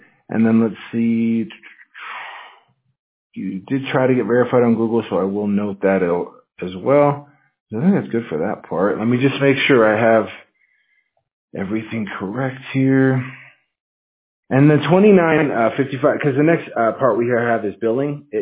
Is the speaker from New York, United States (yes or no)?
no; Washington, United States; I'm from Washington State, man. It was raining 70% of the time.